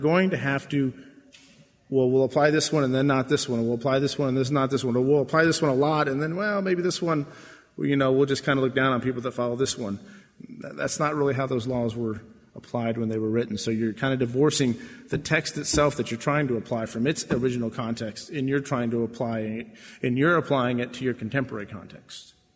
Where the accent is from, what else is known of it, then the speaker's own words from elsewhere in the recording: United States; I'm an American, so I say the number one.